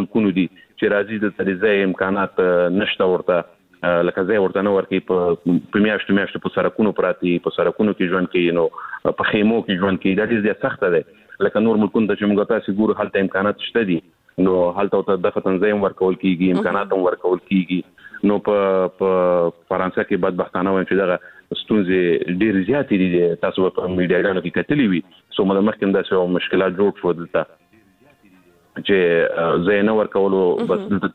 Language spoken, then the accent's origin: Pashto; Afghanistan; زه افغان یم